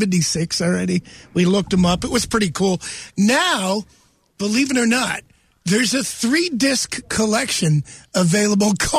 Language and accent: English; Wilkes-Barre, Pennsylvania, United States; Growing up in Wilkes-Barre, the Planters plant was Planters plant.